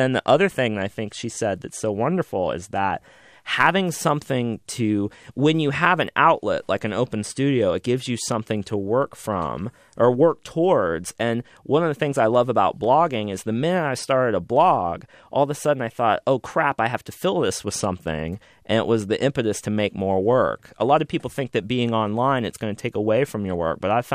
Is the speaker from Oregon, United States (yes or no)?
no; Austin, Texas, United States; people ask me all the time because they hear I'm from Austin and they get very excited, like, oh, Austin, that's supposed to be this like happening place.